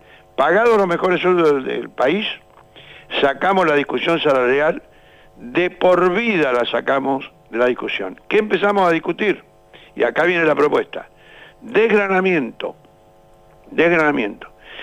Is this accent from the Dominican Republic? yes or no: no; Argentina; nos tiene que preocupar como argentinos